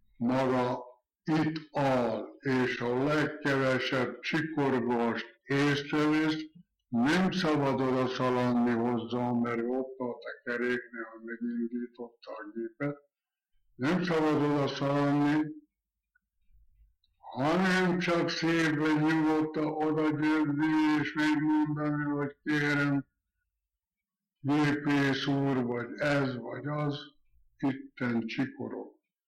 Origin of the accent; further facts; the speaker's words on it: Budapest, Hungary; born there; születtem 1900. második, 9-én Budapesten.